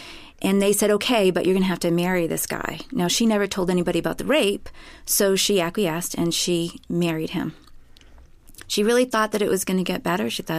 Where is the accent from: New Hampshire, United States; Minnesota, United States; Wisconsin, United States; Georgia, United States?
New Hampshire, United States; I'm from New Hampshire.